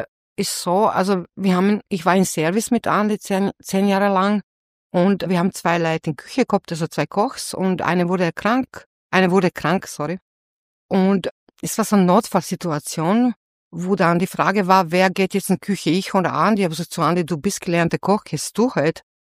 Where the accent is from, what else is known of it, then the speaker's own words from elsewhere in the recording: Slavonia, Croatia; ich komme aus Slawonien. Ja, das ist nicht am Meer. Das ist ein Bundesland, der so wie Burgenland auf einer Ebene liegt.